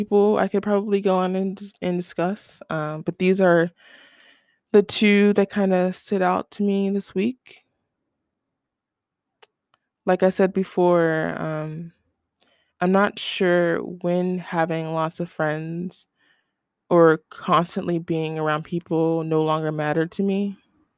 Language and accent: English; Ohio, United States; And we are both from Ohio, and a lot of people from there kind of fall into the cycle of finding a partner, renting an apartment, getting a dog